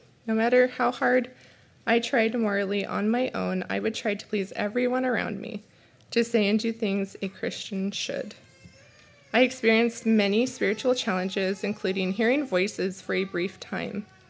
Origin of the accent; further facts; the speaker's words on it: Hot Springs, United States; I grew up here in Hot Springs, a third generation Hot Springsian. I get the privilege of living in the same town as my two older sisters, along with their families and both of my parents.